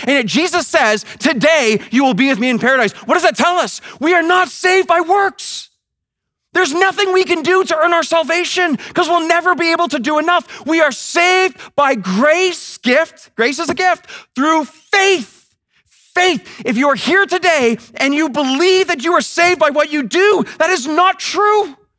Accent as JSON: {"language": "English", "country": "Canada", "said": "I'm Canadian, I'm thankful for Canada"}